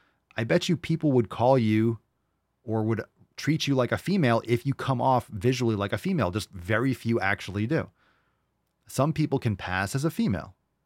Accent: New York City, New York, United States; I grew up in New York City in the fucking 80s.

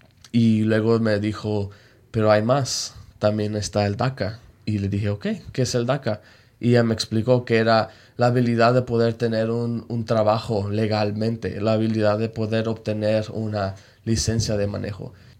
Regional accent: Mexico; born there; yo no podía ir porque yo nací en México y que los inmigrantes no van a la universidad

